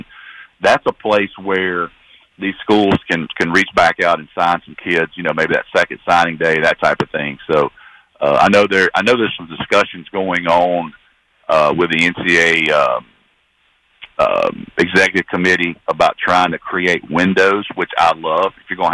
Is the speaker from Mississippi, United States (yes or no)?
no; Rome, Georgia, United States; here in my hometown in Rome, Georgia